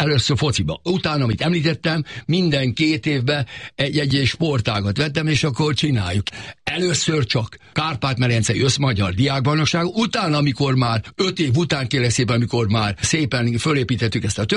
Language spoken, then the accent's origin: Hungarian; Hungary; mi kárpátaiak, mi Los Angelesiek, mi egyvérből valók vagyunk. Bátran merjük vállalni, hogy mi magyarok vagyunk